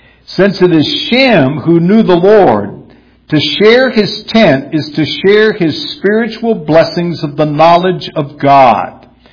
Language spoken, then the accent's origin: English; the South, United States; I said a minute ago I grew up in the South, and I remember living in the South arguing with people about this.